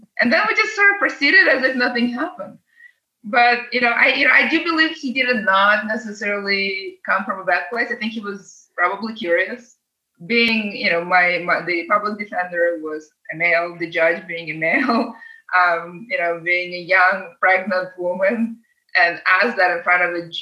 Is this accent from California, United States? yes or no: yes; San Francisco, California, United States; And I grew up in San Francisco. I know San Francisco very well. I immigrated when I was 13.